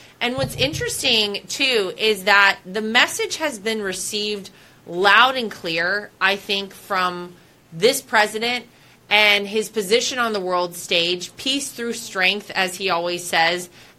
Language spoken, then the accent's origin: English; United States; You know, as an American, Liz, I always think you feel like when you go anywhere in the world